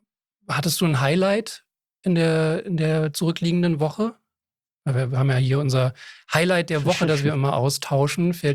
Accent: Berlin, Germany; Sagen wir so, mir als gebürtigen Berliner ist sowieso alles, was nicht Berlin ist, ist also Westdeutschland. Weißt du alles? So, ich bin wirklich noch zu Mauerzeiten geboren und als Westberliner kennt man eigentlich nur Berlin und Westdeutschland.

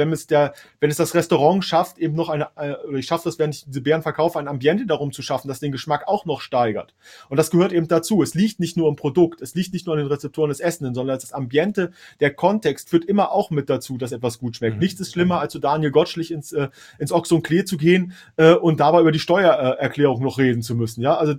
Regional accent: Hesse, Germany; Im Süden Deutschlands für mich als Hesse.

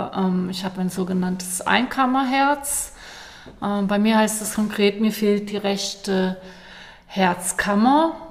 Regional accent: Germany; now in Switzerland; Ja, ich komme aus Deutschland, bin jetzt seit 21 Jahren in der Schweiz, meinem damaligen Freund, jetzigen Ehemann, hierhin gefolgt, genau. Und wohne jetzt hier im Tölstal, im schönen Wieler

